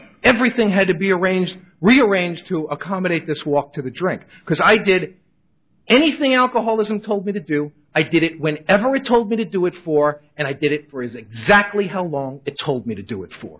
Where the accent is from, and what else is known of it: New York City, New York, United States; born or raised there